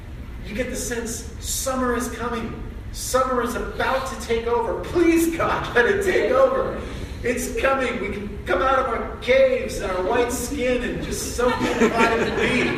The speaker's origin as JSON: {"language": "English", "town": "Anchorage", "region": "Alaska", "country": "United States", "tie": "born there", "said": "I was born in Providence Hospital in Anchorage, Alaska, which was started by some sisters back in the early 1900s."}